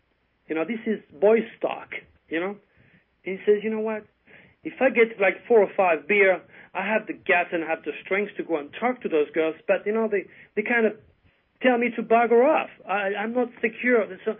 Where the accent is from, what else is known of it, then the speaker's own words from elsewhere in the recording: France; accent: French; English is a second language; I said, "Well, it cannot be only my French accent, because you're also French."